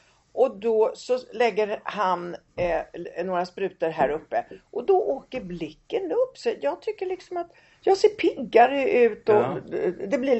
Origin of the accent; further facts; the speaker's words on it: Italy; Och det tror jag har att göra med att jag kommer från Italien.